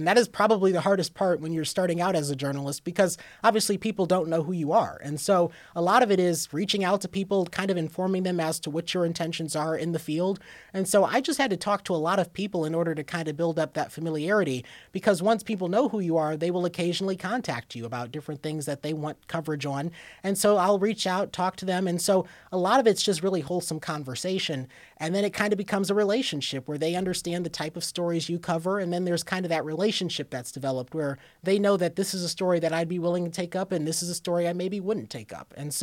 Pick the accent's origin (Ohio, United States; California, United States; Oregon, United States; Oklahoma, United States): Ohio, United States; Toledo; growing up in Toledo, Ohio, doing the news, I never expected to be on national television